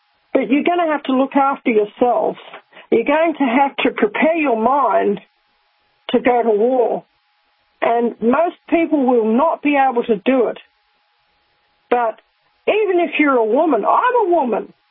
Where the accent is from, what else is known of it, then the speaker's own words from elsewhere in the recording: New Zealand; now in Australia; I am a New Zealander, although I live in Australia and I'm also an Australian as well. I'm a dual national.